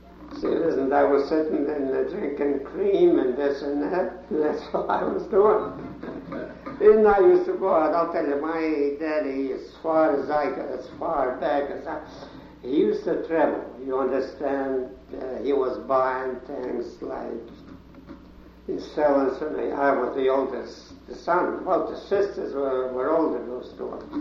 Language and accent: English; Austria; moved away; But by right, I was born in Austria.